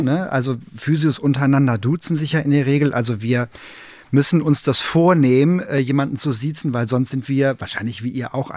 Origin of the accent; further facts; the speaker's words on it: Bonn, North Rhine-Westphalia, Germany; ich komme ja aus Bonn und ihr seid in Koblenz und das ist jetzt nicht die Riesenstrecke.